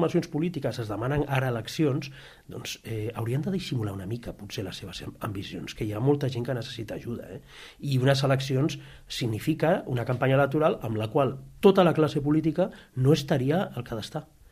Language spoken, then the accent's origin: Catalan; Catalonia, Spain; És que jo sóc català, no sóc valencià.